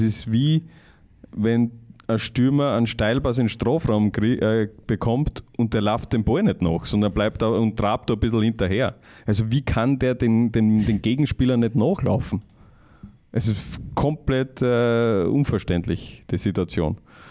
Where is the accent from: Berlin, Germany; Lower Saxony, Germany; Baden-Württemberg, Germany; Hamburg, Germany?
Baden-Württemberg, Germany; ich komme aus Baden-Württemberg.